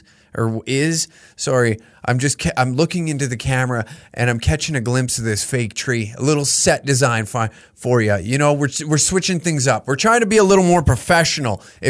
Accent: Taber, Alberta, Canada; Cornfest in my hometown of Taber, Alberta, was created in this episode.

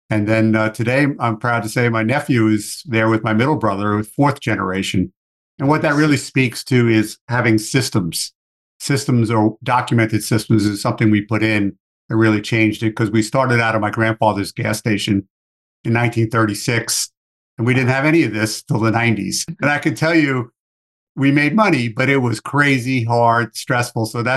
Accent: New York, United States; accent: New York; now in Arizona, United States; Yeah, so I have a trace of my New York accent, although I've been living 22 years in Arizona.

